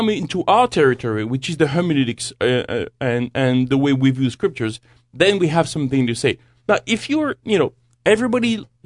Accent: France; English is a second language; come from France. You can tell by my accent, but.

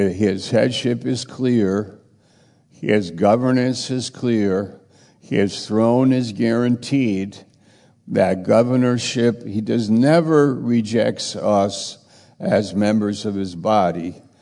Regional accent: United States; But they are Indians, and I'm an American, or Argentina, or Hungary, or Russia.

